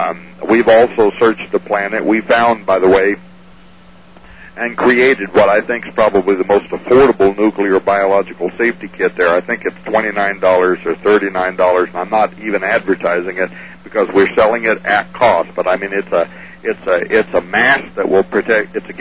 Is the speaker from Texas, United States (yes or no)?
no; Arizona, United States; I never forget how growing up in the Arizona desert, because that's where I grew up as a kid